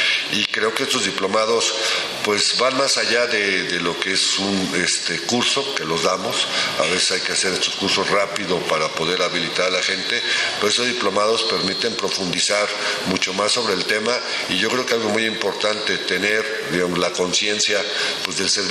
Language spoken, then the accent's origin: Spanish; Mexico City, Mexico; ando un poco con gripa, como muchos mexicanos y defeños andamos en estos días.